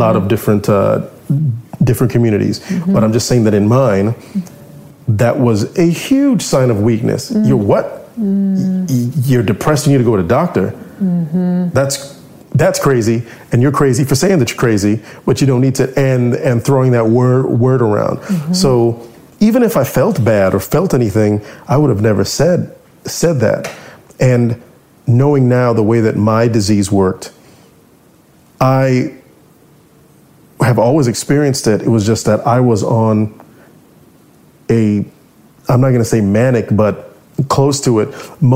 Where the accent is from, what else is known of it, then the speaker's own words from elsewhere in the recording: Orlando, Florida, United States; I grew up in Orlando, Florida, okay. In a neighborhood called Tangelo Park. I'm predominantly Black neighborhood, lower middle class